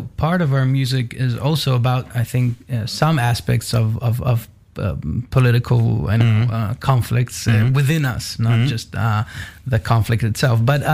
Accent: Tel Aviv, Tel Aviv District, Israel; we're originally from Tel Aviv, and the rest of Israel calls us a Tel Avivian band.

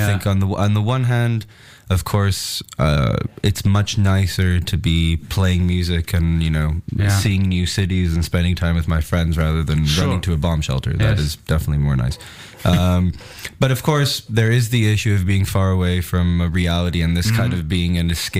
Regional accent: Tel Aviv, Tel Aviv District, Israel; because we're all from Tel Aviv. We all grew up kind of studying music, knowing each other through the... Tel Aviv is a very kind of small, familiar city.

